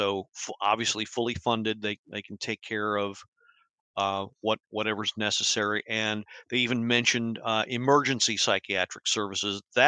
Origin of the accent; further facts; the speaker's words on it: Maryland, United States; so lest I forget my home state of Maryland, we also have resources.